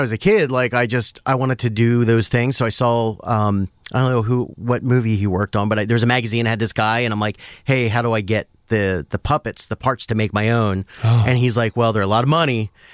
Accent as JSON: {"language": "English", "town": "Willow Grove", "region": "Pennsylvania", "country": "United States", "said": "Philadelphia, okay, originally. Right. Outside in the suburbs, a little town called Willow Grove."}